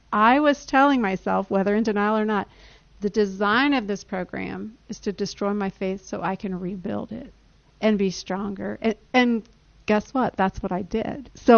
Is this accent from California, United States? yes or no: no; Oxford, Ohio, United States; I grew up in Oxford, Ohio.